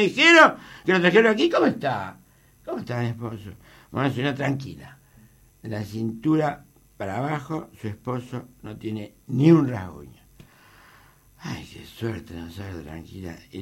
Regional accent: Buenos Aires, Argentina; Yo vengo de Buenos Aires.

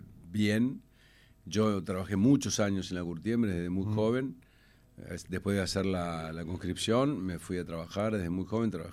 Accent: Torcuato, Buenos Aires Province, Argentina; now in Buenos Aires, Argentina; yo me fui de Torcuato, me crié allá y me fui de allá, me independicé, o sea, me fui a vivir solo a los 18, ya trabajando y demás, así que, pero pasé mi vida en Torcuato, me siento torcuatense, digamos.

